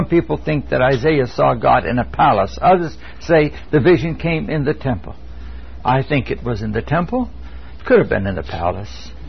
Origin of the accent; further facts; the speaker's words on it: Hanford, California, United States; I grew up in Central California, and I can remember when I was a kid, we lived down in Hanford, California, south of Fresno